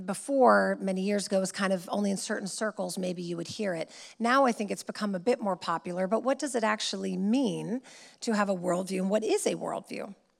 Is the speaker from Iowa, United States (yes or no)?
no; California, United States; I'm from California, and you've got some of these houses that they've built like on cliff sides